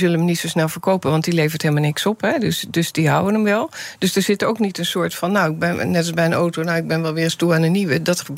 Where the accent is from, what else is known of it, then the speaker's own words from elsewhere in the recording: The Hague, South Holland, Netherlands; Ik ben met de auto gekomen, ik kom uit Den Haag, is een beetje ver fietsen.